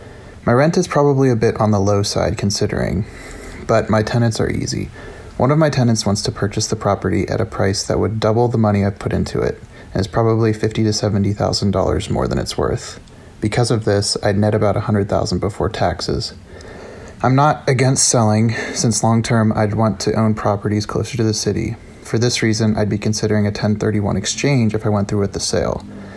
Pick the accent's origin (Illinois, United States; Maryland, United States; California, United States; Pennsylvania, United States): Pennsylvania, United States; Pittsburgh; I'm from Pittsburgh.